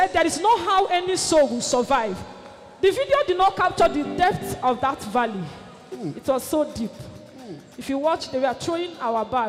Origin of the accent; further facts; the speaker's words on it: Port Harcourt, Rivers, Nigeria; We came all the way from Port Harcourt.